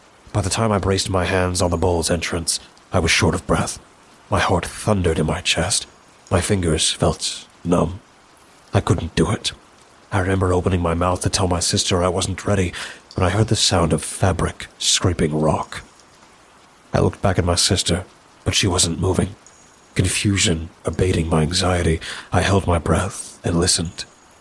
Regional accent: Alabama, United States; My hometown in Jackson County, Alabama, is notorious for its cave systems, which attracts all manner of visitors who would otherwise never set foot in our little corner of the South.

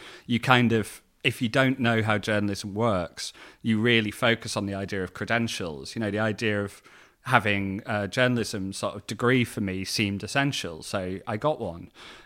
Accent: Yorkshire and the Humber, United Kingdom; accent: Yorkshire; If I go back to Yorkshire or talk to my family, my accent comes back in very sort of full force.

